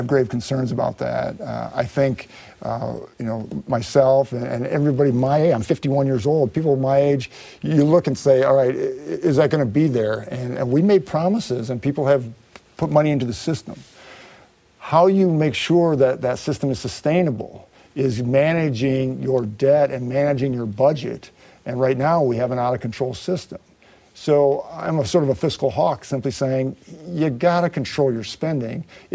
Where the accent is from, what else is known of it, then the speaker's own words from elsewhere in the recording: Iowa, United States; In my community, my hometown, the Iowa Extension was actually started 100 years ago.